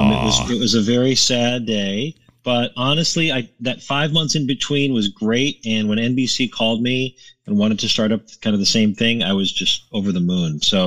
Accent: Minnesota, United States; now in Chicago, United States; I just celebrated 30 years in Chicago. So I'm originally from Minnesota.

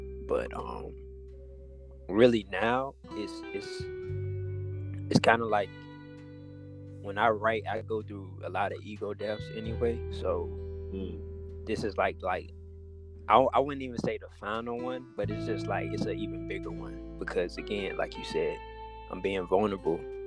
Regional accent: Virginia, United States; No, I'm actually from Virginia.

